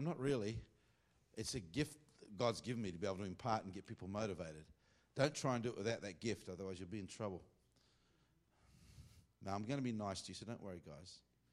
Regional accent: Australia; That's what I think a fever is to me as an Australian.

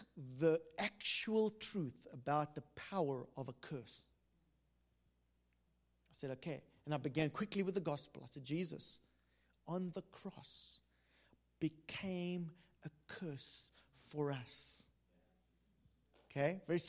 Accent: London, United Kingdom; they put me in this lovely 5-star hotel in East London. I feel terrible. I mean, it's my hometown.

